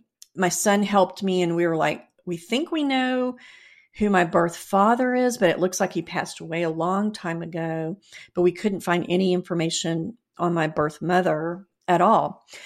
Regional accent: Dallas, Texas, United States; born there; which was that I was born in Dallas and my birth mother already had two children.

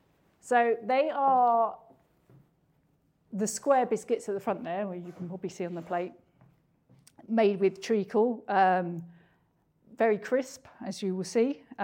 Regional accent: Scotland, United Kingdom; accent: Scottish; Otherwise, it'll be worse than my Scottish accent if I try and do it without glasses.

